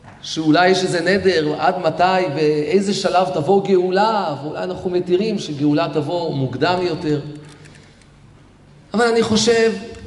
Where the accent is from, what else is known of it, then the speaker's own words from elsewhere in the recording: Tel Aviv, Tel Aviv District, Israel; הייתי נער בתל אביב, שם גדלתי, באותו בית כנסת עם הרב לאו